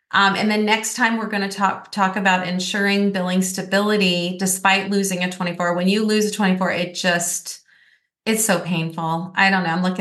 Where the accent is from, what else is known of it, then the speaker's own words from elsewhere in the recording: Arizona, United States; I'm from Arizona.